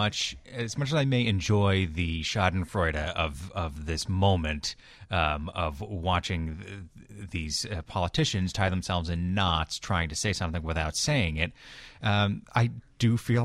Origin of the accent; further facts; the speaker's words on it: New Hampshire, United States; it started with my home state of New Hampshire